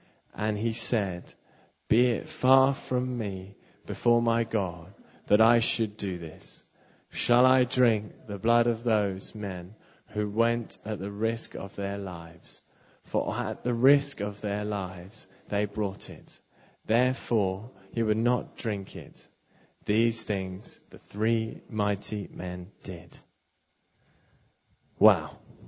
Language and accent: English; London, United Kingdom; I'm a Londoner.